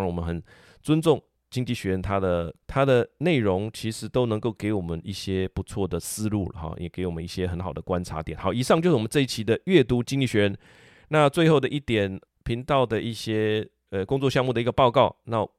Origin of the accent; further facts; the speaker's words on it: Taiwan; 这个各种人来、它就是都是我们台湾人了